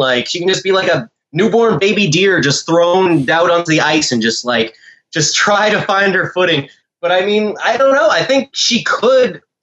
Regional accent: United States; But you know, I'm from America, so I guess I don't.

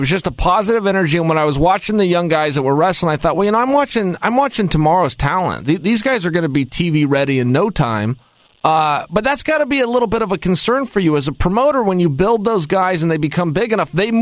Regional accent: Northwest, United States; I'm from the Northwest, and we had one of the top promoters in the country many years ago, rest his soul, named Don Owen.

